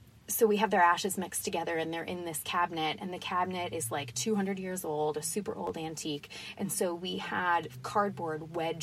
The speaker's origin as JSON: {"language": "English", "town": "Danvers", "region": "Massachusetts", "country": "United States", "tie": "born or raised there", "also_born_or_lived": "Salem", "said": "I'm from Danvers. I was mostly born and raised here. I did live in Salem for a long time."}